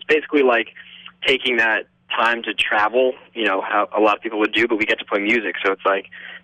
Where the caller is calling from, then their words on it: Barnegat, New Jersey, United States; I'm in Jersey.